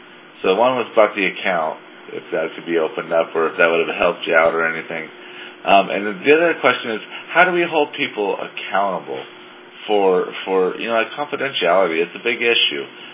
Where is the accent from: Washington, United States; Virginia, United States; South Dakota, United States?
Washington, United States; And so I was wondering if I'm from Washington State as well